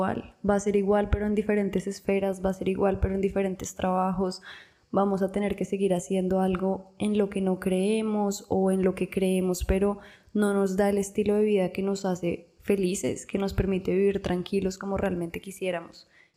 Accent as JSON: {"language": "Spanish", "region": "Bogotá", "country": "Colombia", "said": "Como saben … Nosotros somos los dos colombianos de Bogotá."}